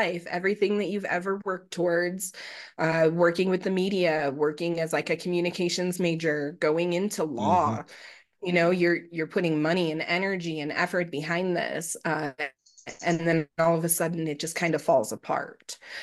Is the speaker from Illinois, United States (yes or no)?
yes; Chicago, Illinois, United States; born there; I was born in Chicago.